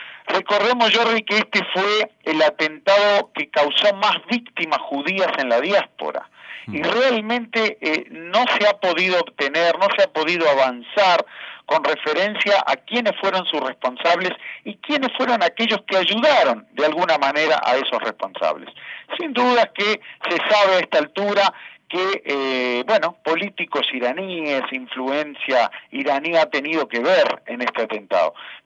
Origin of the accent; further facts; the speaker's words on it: Argentina; como yo, que soy católica, pero primero soy argentina.